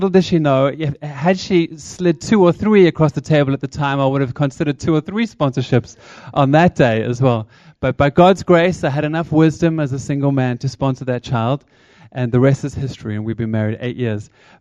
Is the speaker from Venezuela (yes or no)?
no; Somerset West, Western Cape, South Africa; accent: South African; now in United Kingdom; So I come from a little town called Somerset West, just outside of Cape Town in South Africa. But many years ago, I came on over here